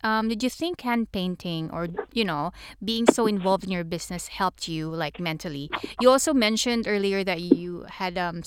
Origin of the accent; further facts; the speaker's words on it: Philippines; Yeah, that's very Filipino, and we're like very welcoming to everyone.